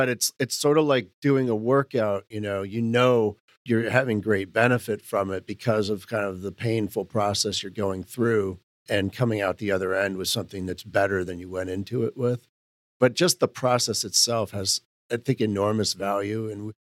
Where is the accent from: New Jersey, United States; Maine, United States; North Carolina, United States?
Maine, United States; So, I mean, in my home state of Maine, up until a few years ago